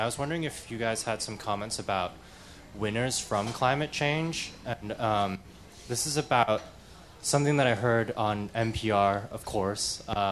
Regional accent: Canton, Michigan, United States; I'm from Canton, Michigan.

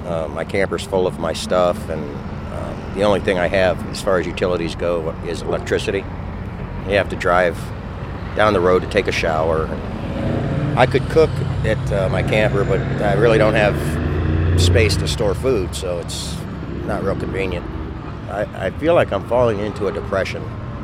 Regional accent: Ohio, United States; I'm originally from Ohio. I was in the boom in Wyoming, out near Pinedale before all the rigs were here.

